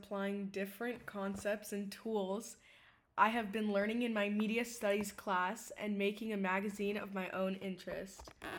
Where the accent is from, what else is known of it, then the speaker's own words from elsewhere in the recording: Miami, Florida, United States; I was born here in Miami and moved for 3 years to Los Angeles, California. When I came back, I felt I found myself falling in love with the city